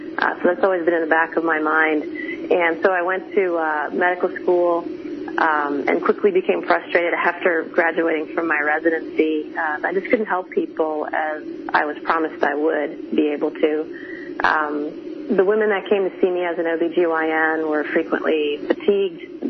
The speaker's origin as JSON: {"language": "English", "town": "New York City", "region": "New York", "country": "United States", "tie": "born or raised there", "said": "I grew up in New York City with my Caribbean parents and grandparents."}